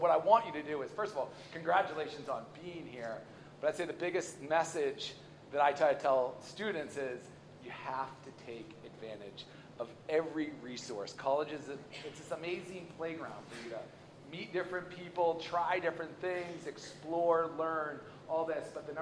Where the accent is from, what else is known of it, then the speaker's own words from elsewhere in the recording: Massachusetts, United States; I'm a PK. Born and raised on the North Shore of Boston.